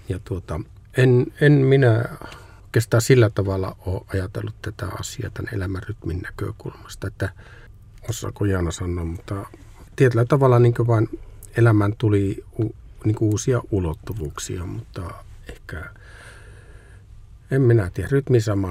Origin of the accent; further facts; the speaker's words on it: Oulu, North Ostrobothnia, Finland; mä oon siis Oulusta kotoisin